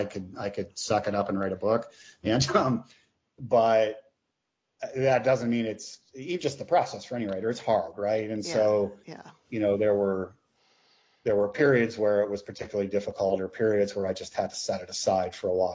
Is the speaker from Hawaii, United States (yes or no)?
yes; Hawaii, United States; like there's references in here to kind of where I grew up in Hawaii and the rest